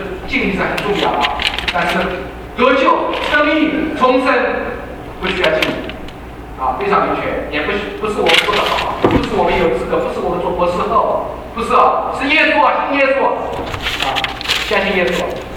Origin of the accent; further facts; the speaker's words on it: China; 这是我们中国人的哲学